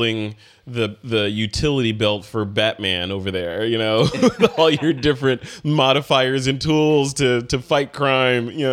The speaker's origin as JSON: {"language": "English", "region": "California", "country": "United States", "said": "I know, you know, I'm from Silicon Valley."}